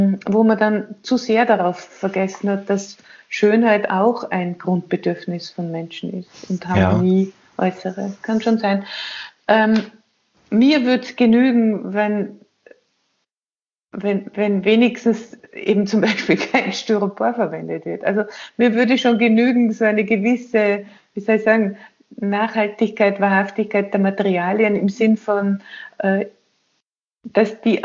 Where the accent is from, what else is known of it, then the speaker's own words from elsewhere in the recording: Austria; bei uns in Österreich